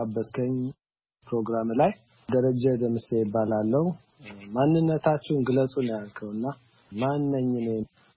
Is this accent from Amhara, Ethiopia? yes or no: no; Addis Ababa, Ethiopia; moved away as an adult; now in United States; አዲስ አበባ ተወልጄ ነው ያደኩት፣